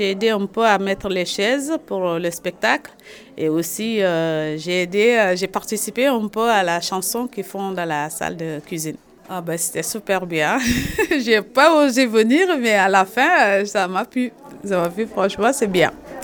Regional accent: Senegal; je suis sénégalaise

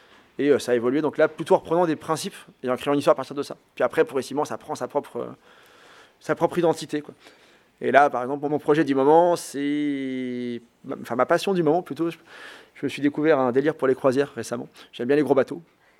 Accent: France; L'histoire de France, parce que j'ai grandi en France

